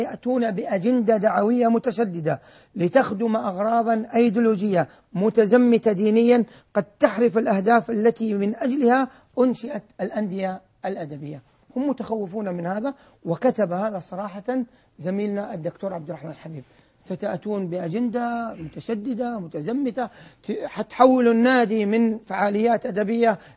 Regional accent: Taif, Makkah Province, Saudi Arabia; أنا ابن الطائف وأنت ابن الطائف

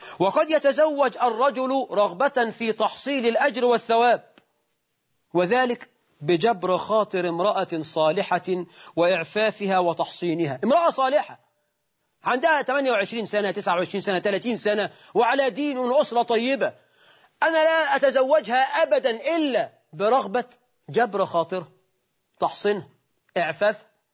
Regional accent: Egypt; احنا في الريف عندنا في مصر وفي الصعيد

